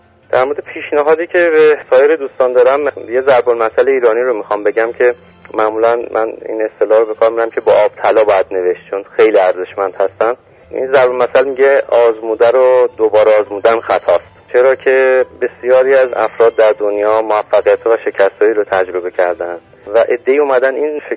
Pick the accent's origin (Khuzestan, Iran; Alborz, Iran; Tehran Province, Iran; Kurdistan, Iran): Tehran Province, Iran; Tehran; born there; 46 سالمه، زادگاهم تهران